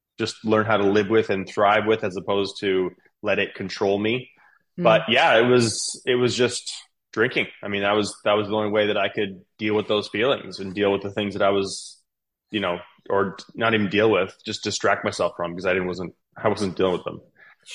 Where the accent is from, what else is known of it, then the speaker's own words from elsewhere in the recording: Ontario, Canada; I grew up in Canada, as I was telling you before we started recording. I'm Canadian, born and raised. I grew up on a farm about 2.5 hours east of Toronto, a 500-acre cattle farm.